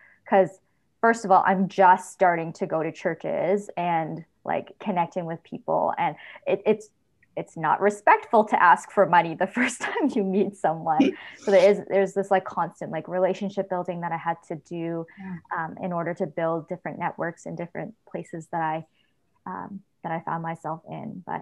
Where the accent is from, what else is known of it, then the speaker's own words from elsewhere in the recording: Canada; Like, we grew up in Canada